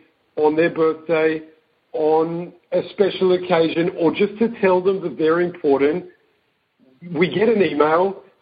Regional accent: Australia; You know, I'm from Australia originally. I'm talking with you today from Tel Aviv.

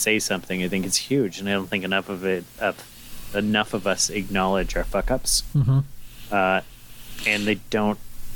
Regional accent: California, United States; now in Idaho, United States; Because I found this unexpected popularity when I moved from California to Idaho, and I was a dickhead

